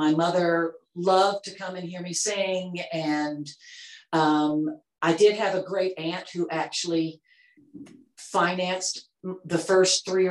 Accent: Atlanta, Georgia, United States; when I thought about moving to New York, I was like, well, look, I can do any show I want to here in Atlanta.

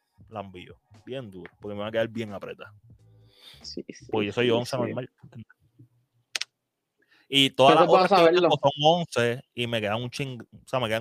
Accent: Puerto Rico; a nosotros como puertorriqueños nos gusta hacer filas

